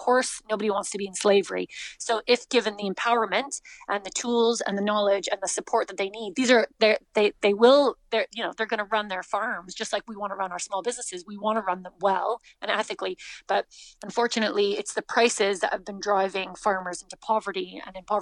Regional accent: Canada; now in Clonakilty, Ireland; Canada originally, yeah. We've been in West Cork, been in Clonakilty for 12 years now, and where we are now, we've been 7 years. We're right in the town centre.

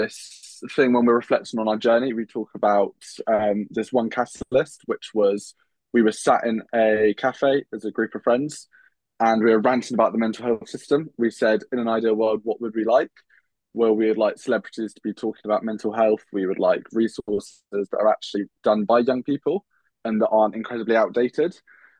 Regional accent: South West England, United Kingdom; I was like, I'm a kid from North Devon. Nobody's actually going to listen to me.

